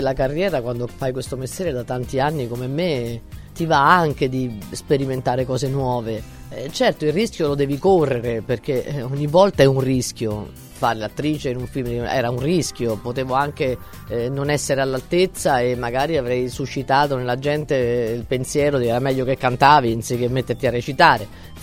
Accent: Rome, Lazio, Italy; accent: Roman; A era romano, per cui ero facilitata anche dal fatto di poter parlare il mio dialetto

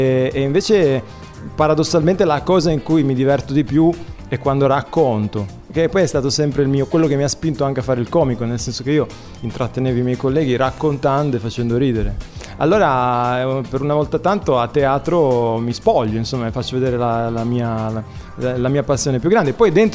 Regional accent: Genoa, Liguria, Italy; accent: Genoese; now in Milan, Italy; sono cresciuto a Genova, quindi ho preso la cadenza genovese, se voglio parlare. Poi mi sono trasferito a Milano, cioè, Milano è questo. Invece le origini sono pugliesi, quindi da piccolo, pugliesi e siciliani

